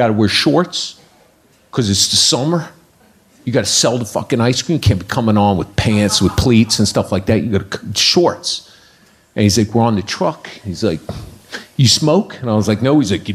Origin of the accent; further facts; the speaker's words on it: Washington, District of Columbia, United States; I grew up in Washington, D.C. Went to D.C. public schools, the only school system with White History Month.